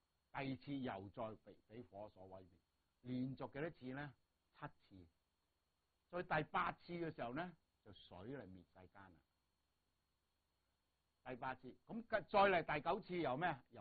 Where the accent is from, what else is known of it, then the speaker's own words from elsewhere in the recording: Guangdong, China; 我哋廣東人最抵死嘅啦